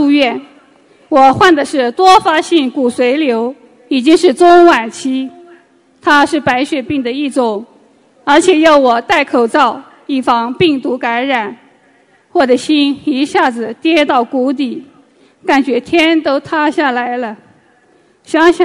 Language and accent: Chinese; Jiangsu, China; 我来自中国江苏